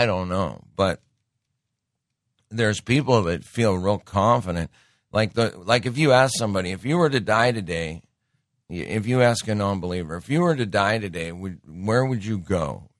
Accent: Montana, United States; Growing up in Montana, at least at the time, back in the 70s and 80s, for some reason, there was not a lot

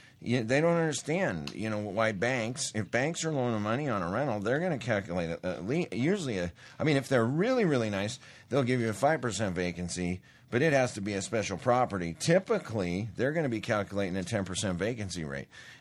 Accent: Montana, United States; You're out there. I'm from Montana.

